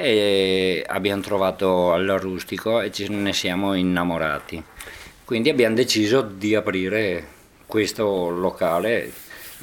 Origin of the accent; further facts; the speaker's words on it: Bassano del Grappa, Veneto, Italy; also born or lived in Mantua; io sono originario di Bassano, lavoravo sempre nel Bassanese, ho lavorato. Poi ho conosciuto la Stefania, mi sono trasferito a Mantova, siamo stati lì a Mantova. Dopo, per motivi di salute, siamo saliti a Pieve Livinalongo